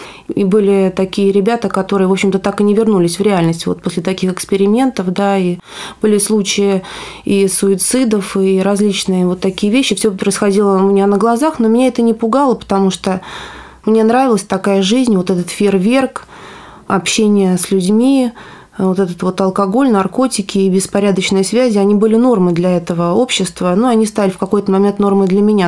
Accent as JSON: {"language": "Russian", "region": "Moscow", "country": "Russia", "tie": "born there", "said": "Я родилась в Москве в благополучной семье."}